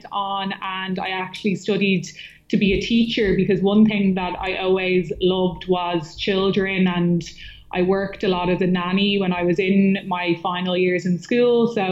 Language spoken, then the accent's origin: English; Dublin, Leinster, Ireland; I grew up in South County Dublin, went to school in Donnybrook in a school called Muckross.